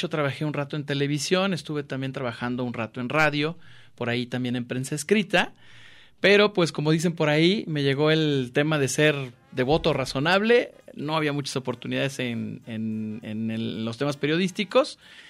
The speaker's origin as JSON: {"language": "Spanish", "town": "Guadalajara", "region": "Jalisco", "country": "Mexico", "also_born_or_lived": "Puebla", "said": "soy de aquí de Guadalajara."}